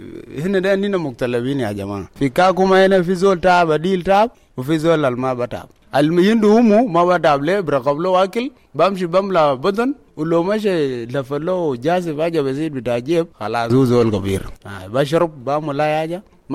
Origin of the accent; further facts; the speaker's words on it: Twic East, Jonglei, South Sudan; أنا من ولاد جنغولي، من تويتش إيست. في جنوب السودان